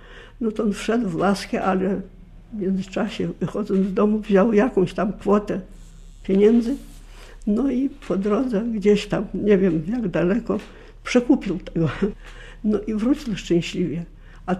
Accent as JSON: {"language": "Polish", "region": "Vitebsk Region", "country": "Belarus", "said": "Przede wszystkim to ja pochodzę z powiatu brasławskiego, a powiat brasławski to między tymi trzema granicami, wysoko na północ."}